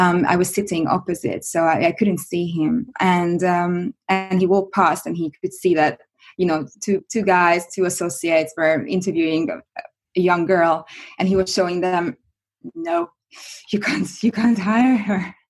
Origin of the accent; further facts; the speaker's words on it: Hungary; I'm from Hungary originally